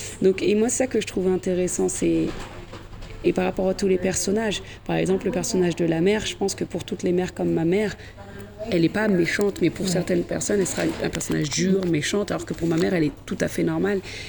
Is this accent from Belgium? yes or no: no; France; born there; Moi je suis franco-sénégalaise, je suis née en France